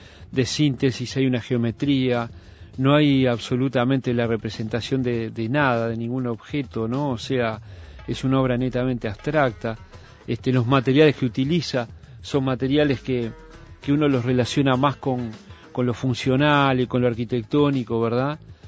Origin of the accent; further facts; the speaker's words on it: Uruguay; nosotros como uruguayos